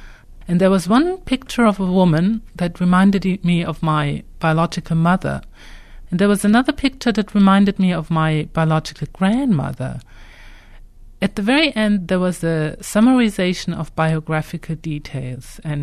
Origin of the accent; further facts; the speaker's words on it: Hamburg, Germany; It is a big library in my hometown. I live in Germany, in Hamburg.